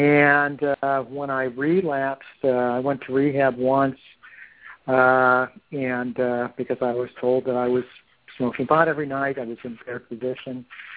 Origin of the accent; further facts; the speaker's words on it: Indiana, United States; And we have family here as well, and I'm from Indiana originally.